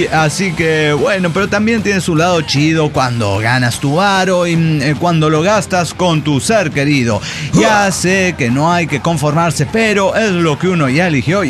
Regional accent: Guanajuato, Mexico; porque somos de Guanajuato

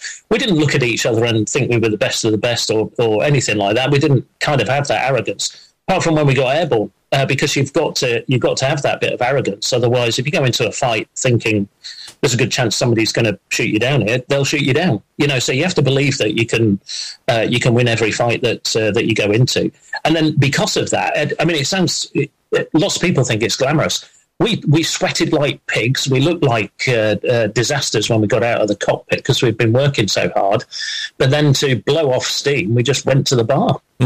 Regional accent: Yorkshire and the Humber, United Kingdom; growing up in North Yorkshire in the 1970s

